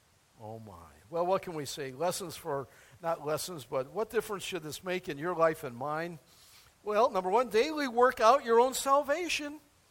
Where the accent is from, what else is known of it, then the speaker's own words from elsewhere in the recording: New York, United States; I grew up in Niagara County